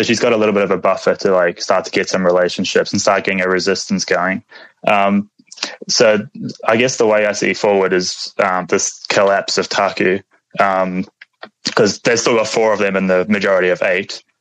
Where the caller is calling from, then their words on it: New Zealand; I'm from New Zealand